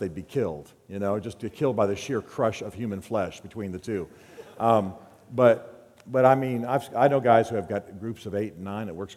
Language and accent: English; United States; the reason I joke about Indians is that I'm Native American.